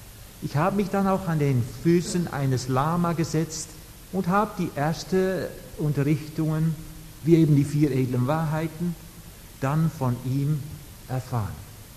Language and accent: German; Netherlands; German is a second language; Ich bin natürlich als Holländer nicht von Anfang an Buddhist gewesen.